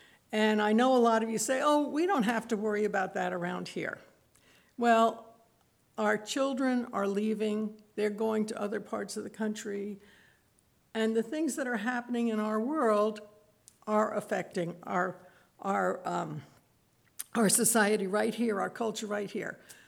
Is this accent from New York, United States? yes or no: yes; New York, United States; And I grew up on Long Island in New York, and the island is formed by the glaciers